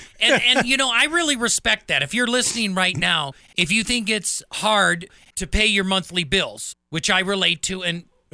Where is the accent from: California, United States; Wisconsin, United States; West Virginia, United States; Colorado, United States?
Wisconsin, United States; My home state. You know, I tell people I am a cheesehead by birth, but a Packer fan by choice.